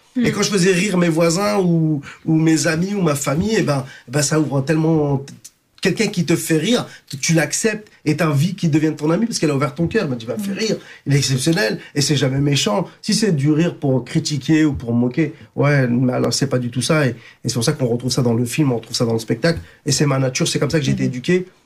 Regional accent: France; je suis portugais d'adoption, français, d'origine marocaine et d'adoption portugaise quelque part.

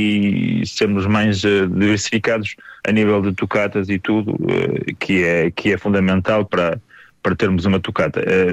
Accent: Castelo de Neiva, Viana do Castelo, Portugal; do Alto Minho, mais da região da zona costeira, de onde eu sou natural, que é de Castelo de Neiva.

